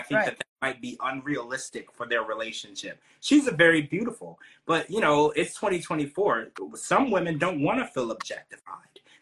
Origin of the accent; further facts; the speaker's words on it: Louisiana, United States; I think I'm from Louisiana, we would add like sugar to the spaghetti sauce to make it a little sweeter.